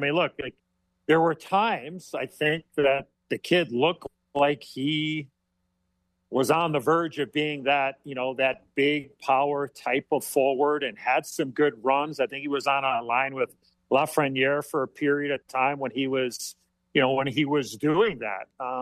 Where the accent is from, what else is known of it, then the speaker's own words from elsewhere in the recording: Chicago, Illinois, United States; back in 1984, I was drafted by my hometown team in Chicago.